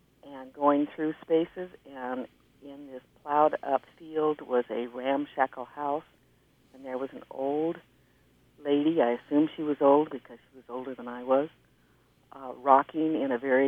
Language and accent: English; California, United States; We came from California, and we had the greenhouses.